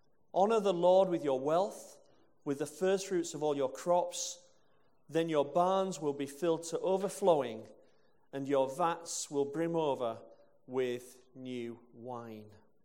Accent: Bradford, Yorkshire and the Humber, United Kingdom; I'm from Bradford.

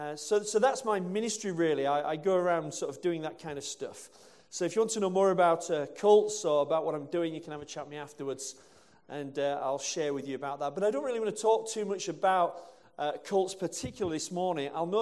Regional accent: Bradford, Yorkshire and the Humber, United Kingdom; I'm from Bradford.

